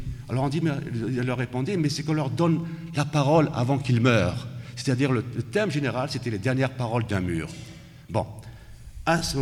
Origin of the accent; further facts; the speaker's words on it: Blida, Blida Province, Algeria; Je suis de Blida.